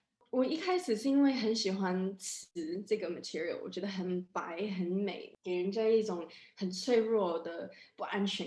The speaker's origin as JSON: {"language": "Chinese", "country": "Australia", "second_language": "Chinese", "said": "我是 Taiwanese Australian， 就是台湾澳洲人这样子。作为在一个西方背景长大的华人，"}